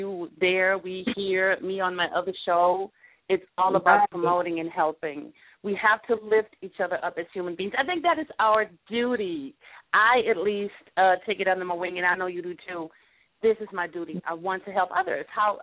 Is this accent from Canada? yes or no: no; Germany; I'm originally from Europe, from Germany, so I do have the connections over there, too.